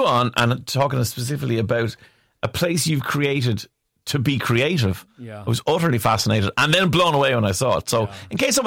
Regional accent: Ireland; because we're Irish. And we know how small Ireland is

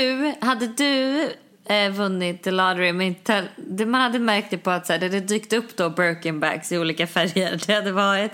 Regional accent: Stockholm, Stockholm County, Sweden; Jag känner mig mindre ensam här än vad jag gör hemma i Stockholm.

